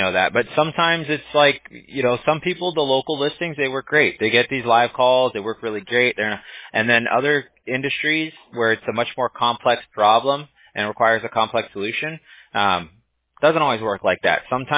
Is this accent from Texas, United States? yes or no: no; Huntington Beach, California, United States; I'm native here. I mean, I grew up in Huntington Beach and then moved over to Newport Beach, and I've been living in Newport Beach for the last 13 years.